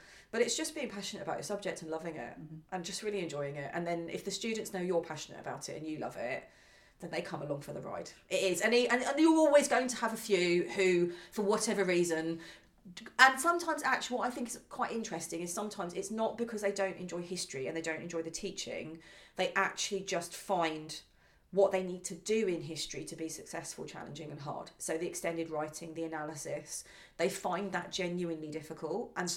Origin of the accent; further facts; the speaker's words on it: Hastings, South East England, United Kingdom; also born or lived in Bath; I grew up in Hastings, which I was born in Bath, but grew up in Hastings, and Hastings is just everywhere you look, there's history, everything about it.